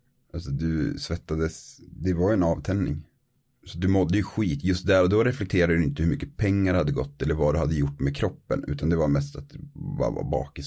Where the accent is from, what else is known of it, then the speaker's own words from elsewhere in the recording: Gävle, Gävleborg County, Sweden; hemma i Gävle